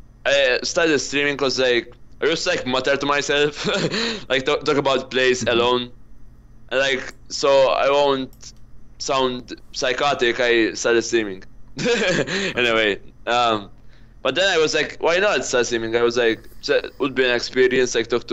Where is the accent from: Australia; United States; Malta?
Malta; I'm from Malta, a country which Blizzard don't know about, apparently. yeah, it's like a very small island under Italy.